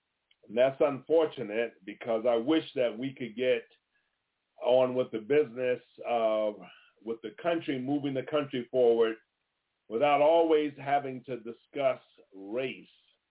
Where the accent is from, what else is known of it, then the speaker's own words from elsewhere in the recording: Florida, United States; Florida happens to be my home state, and so I'm familiar with the state of Georgia there in the deep south.